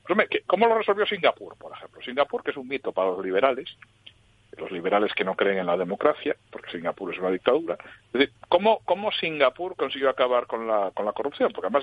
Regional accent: Spain; porque en España no somos suecos.

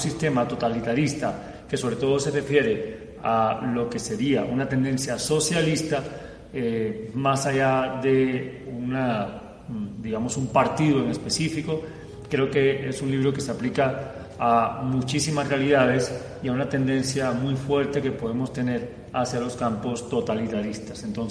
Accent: Cuba; en el año 84, yo soy cubano, nací en Cuba y viví en esta época

